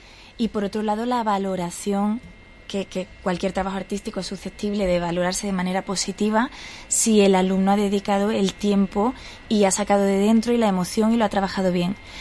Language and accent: Spanish; Córdoba, Andalusia, Spain; aludo a Córdoba porque soy cordobesa